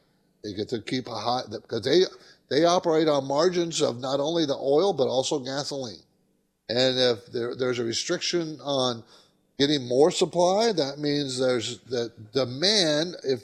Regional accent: San Diego, California, United States; born or raised there

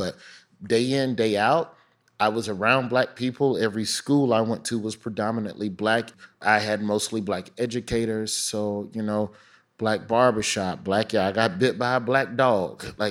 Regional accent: Birmingham, West Midlands, United Kingdom; Growing up in Birmingham

